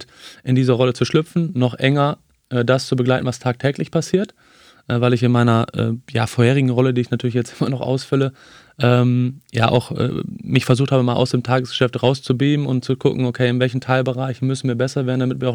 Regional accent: Bad Iburg, Lower Saxony, Germany; ich komme aus dem Südkreis, aus Bad Iburg, da wohne ich auch heute noch.

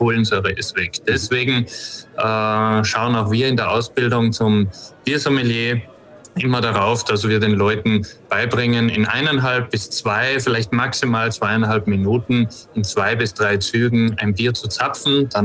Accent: Austria; ich bin ja aus Österreich

